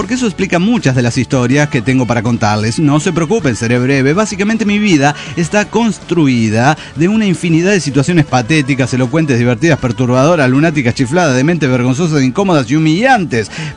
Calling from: Tlalpujahua, Michoacán, Mexico; de Tlapujahua, México.

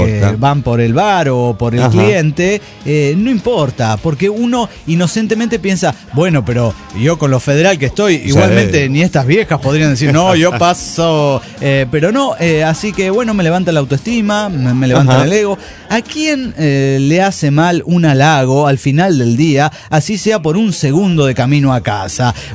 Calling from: Coacalco, State of Mexico, Mexico; de Coacalco, Edomex.

